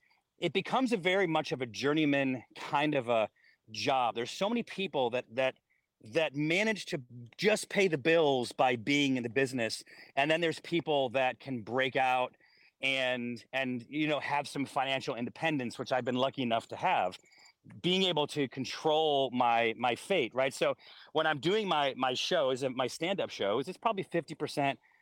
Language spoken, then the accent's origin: English; Syracuse, New York, United States; born or raised there